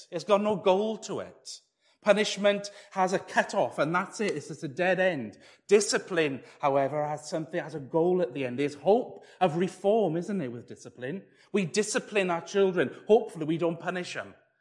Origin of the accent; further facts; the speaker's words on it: Wales, United Kingdom; As Welsh people, we shouldn't struggle so much with Hebrew because it's very similar.